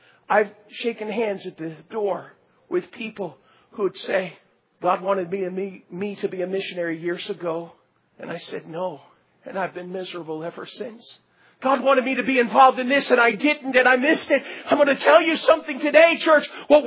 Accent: Florida, United States; Growing up, I grew up in South Florida.

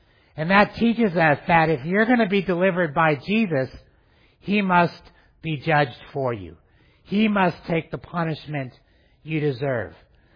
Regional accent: Arizona, United States; I grew up in Arizona and I grew up in the desert.

